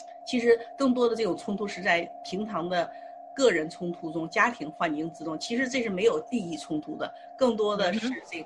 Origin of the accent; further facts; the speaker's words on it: China; moved away; 特别是我们从国内出来的人